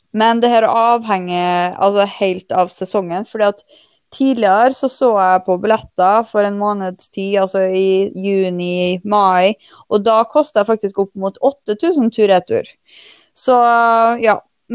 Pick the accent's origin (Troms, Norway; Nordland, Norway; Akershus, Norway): Troms, Norway; Tromsø; Ja, jeg er nå fra Tromsø.